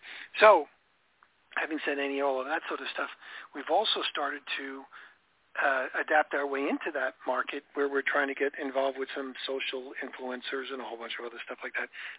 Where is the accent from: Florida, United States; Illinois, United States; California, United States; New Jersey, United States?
Florida, United States; Remember, I'm from Florida